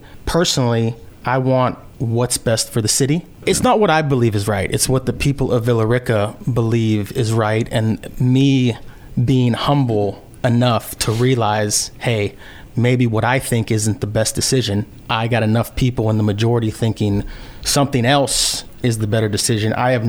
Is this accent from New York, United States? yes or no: no; Cleveland, Ohio, United States; I'm from Cleveland, Ohio, Northeast region. I played a lot of sports growing up